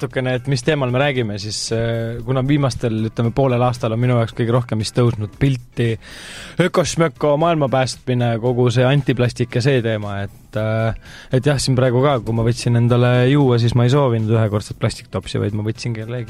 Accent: Viljandi County, Estonia; Ma küll olen Mulgimalt pärit ja tihti lugu, kui ma sõidan maale

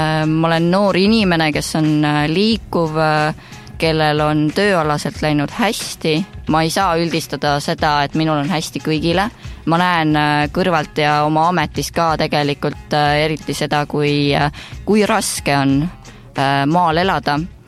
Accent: Saku, Harju County, Estonia; moved away as an adult; now in Raplamaa, Estonia; Ma olen tegelikult Saku tüdruk, enamus elust elanud Sakus, õppinud, kasvanud. Siis kui ma täisealiseks sain, siis tõi elu mind juba Raplamaale

